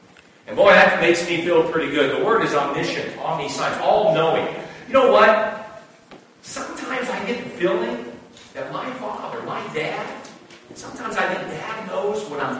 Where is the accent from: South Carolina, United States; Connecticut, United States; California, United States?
California, United States; We used to call it, where I grew up in California, with all the gangs, we called it clout.